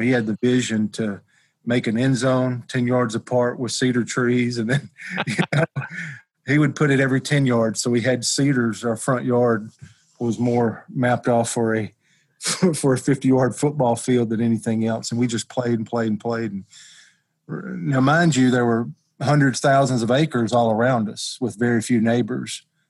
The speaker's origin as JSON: {"language": "English", "town": "Amory", "region": "Mississippi", "country": "United States", "said": "I'm from Amory, Mississippi, A-M-O-R-Y, but it's pronounced Amory."}